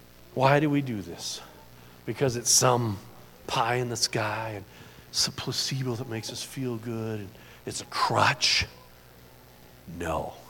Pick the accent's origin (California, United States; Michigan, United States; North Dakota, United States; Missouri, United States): Michigan, United States; Detroit; I grew up in Detroit, like a rod was like a friend